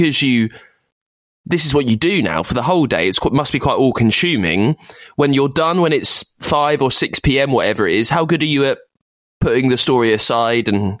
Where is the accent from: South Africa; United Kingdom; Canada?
United Kingdom; I'm British